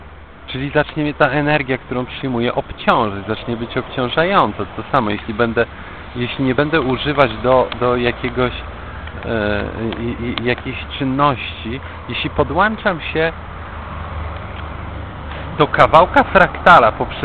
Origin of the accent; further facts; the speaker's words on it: Świebodzin, Lubusz Voivodeship, Poland; born there; Ja się urodziłem po prostu w Świebodzinie.